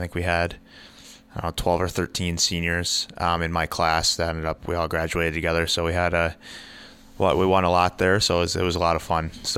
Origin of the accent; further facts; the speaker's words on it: Canton, Michigan, United States; I'm from Canton, Michigan. I played my minor hockey just in the Plymouth Stingray organization.